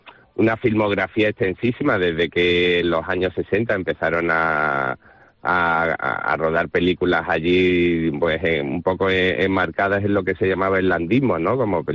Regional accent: Málaga, Andalusia, Spain; los sitios donde yo he crecido, ¿no? Vamos, aunque yo no soy de Torremolinos, yo soy de Málaga, del Pedrega, pero sí que he pasado mucho tiempo en Torremolinos

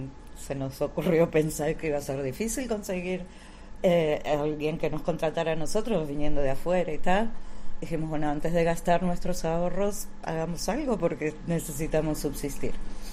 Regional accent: Argentina; now in Spain; La verdad es que nosotros vinimos para aquí desde Argentina con intención de cada uno de nosotros buscar trabajo en lo nuestro

